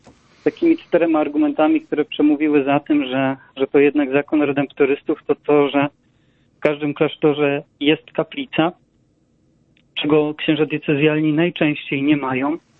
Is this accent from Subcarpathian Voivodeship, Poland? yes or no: yes; Łęki Górne, Subcarpathian Voivodeship, Poland; w terenach, które są bardzo blisko mojej rodzinnej miejscowości Łęk Górnych. Tak jak mówiłem, to jest miejscowość w województwie podkarpackim.